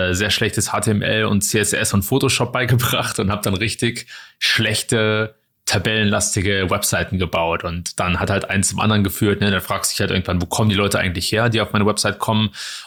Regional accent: Trier, Rhineland-Palatinate, Germany; born there; Aus dem schönen Trier, der ältesten Stadt Deutschlands.

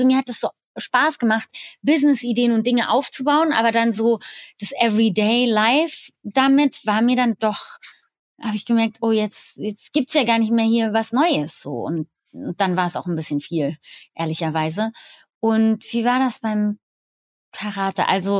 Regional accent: Germany; als Deutsche in einer englischen Schule

